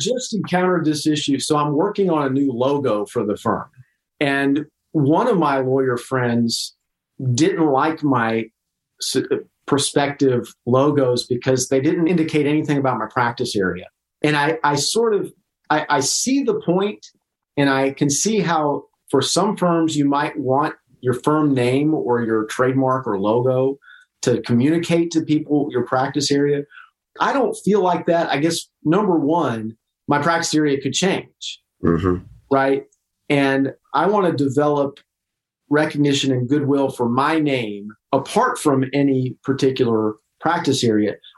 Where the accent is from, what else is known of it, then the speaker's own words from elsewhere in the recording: Austin, Texas, United States; I'm from South Austin, so I say niche. I don't say niche.